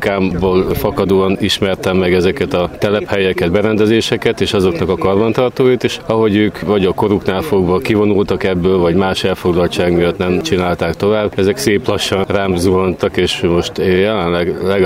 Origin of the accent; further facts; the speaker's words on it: Miskolc, Borsod-Abaúj-Zemplén, Hungary; Én miskolci vagyok, és most éppen Budapestről érkeztem ide 60-ba a Rádióamatőr találkozóra.